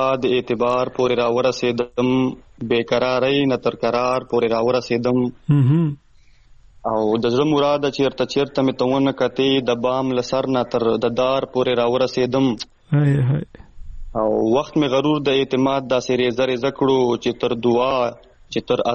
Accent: Lakki Marwat, Khyber Pakhtunkhwa, Pakistan; په لکه مراتو کې مونږ چې کومه ملنګ اډه ده

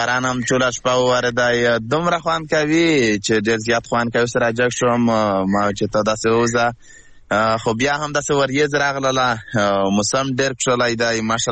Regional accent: Khyber Pakhtunkhwa, Pakistan; now in Afghanistan; موږ د وزیرستان ډیپیز یو کنه. نو هغه موږ چې کډوال شو د وزیرستان افغانستان ته، بیا دلته راغلو

